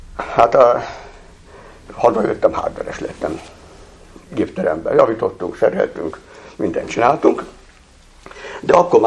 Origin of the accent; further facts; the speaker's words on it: Kyiv, Ukraine; also born or lived in Munich, Germany; annak, aki a Kievből jöttem ráadásul, már Budapest nekem fél nyugat volt, kikerültem Münchenbe